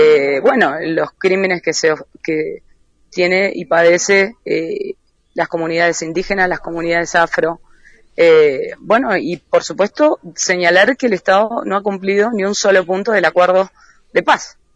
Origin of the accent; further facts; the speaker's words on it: Argentina; nosotros somos ciudadanos argentinos